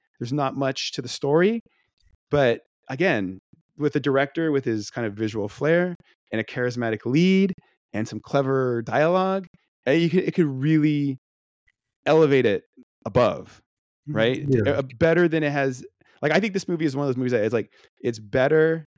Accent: United Kingdom; It's like you said, it's British. I'm sorry, I'm British.

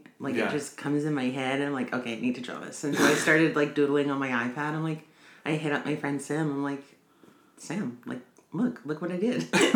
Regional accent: Hartley Bay, British Columbia, Canada; now in Prince Rupert, Canada; So I'm from Hartley Bay, about 4 hours away from here.

